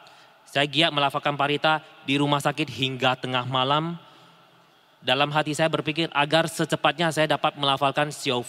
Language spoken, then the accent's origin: Indonesian; Tanjung Pinang, Riau Islands, Indonesia; berasal dari Tanjung Pinang, Kepulauan Riau.